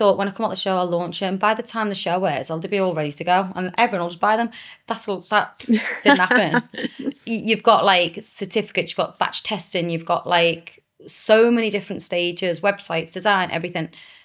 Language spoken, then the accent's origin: English; Cyprus; now in England, United Kingdom; Because my whole thing when I grew up in Cyprus was like, I don't get people in England.